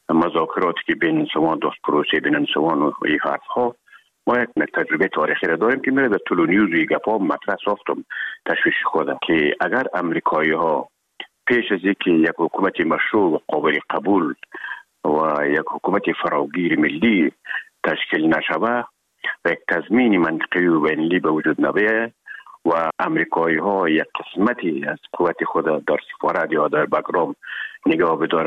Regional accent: Herat, Afghanistan; مدتی که ما در کابل آمدیم، خودمون از هرات که آمدیم به آکادمی نظامی

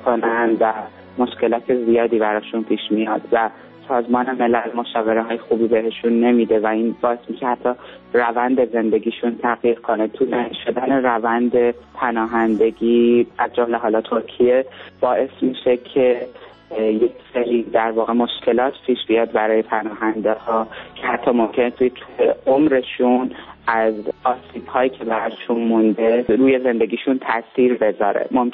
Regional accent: Iran; moved away; به عنوان یک همجنسگرا از ایران میام بیرون.

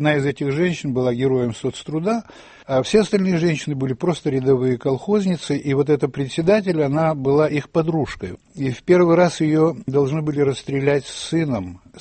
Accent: Vladikavkaz, North Ossetia–Alania, Russia; born there; Я родился во Владикавказе. Мы прошли всю войну в оккупации.

